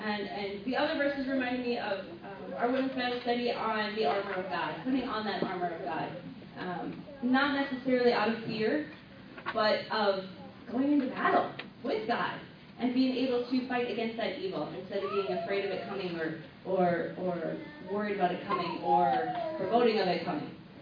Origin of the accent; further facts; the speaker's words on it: East Berlin, Berlin, Germany; I grew up in East Berlin.